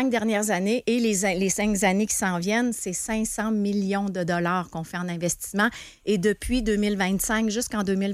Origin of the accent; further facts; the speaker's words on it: Lévis, Quebec, Canada; Je suis née à Saint-Nicolas, qui est Lévis.